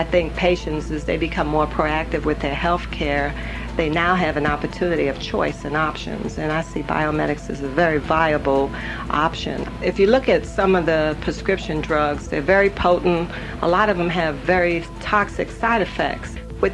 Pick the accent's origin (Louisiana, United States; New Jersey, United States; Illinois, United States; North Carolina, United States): North Carolina, United States; Chapel Hill; I'm from Chapel Hill, North Carolina.